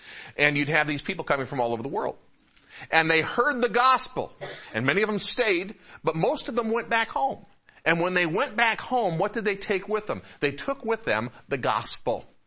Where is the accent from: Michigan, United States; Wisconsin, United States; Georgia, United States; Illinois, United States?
Michigan, United States; Detroit; I grew up in the Metro Detroit area